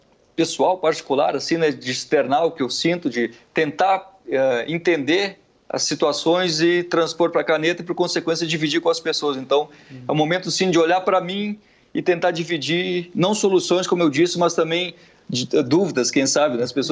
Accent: Rio Grande do Sul, Brazil; now in Rio de Janeiro, Brazil; Eu sou gaúcho, mas moro no Rio há uma década.

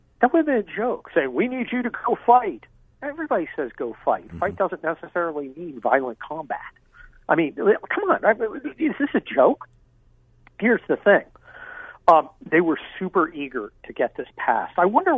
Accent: Los Angeles, California, United States; Look, I'm from Los Angeles, of course.

